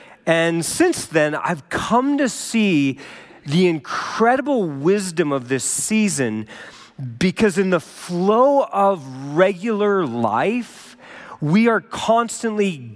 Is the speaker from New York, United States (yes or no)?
no; Minnesota, United States; now in Colorado, United States; Like, I grew up in Minnesota, and I know that it's just better here.